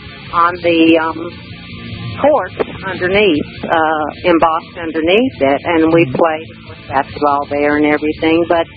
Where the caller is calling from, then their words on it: Tennessee, United States; I am originally from Tennessee.